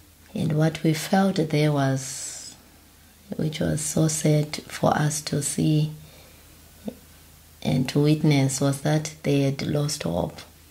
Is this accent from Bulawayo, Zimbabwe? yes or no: no; Glenora, Harare, Zimbabwe; I was born and raised in Zimbabwe, in Glenora, in a high-density area called Glenora. A family of five with my mother and father.